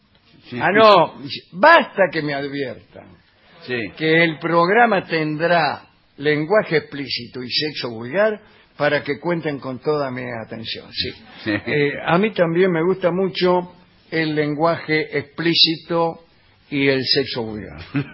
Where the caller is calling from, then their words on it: Neuquén, Argentina; de Neuquén.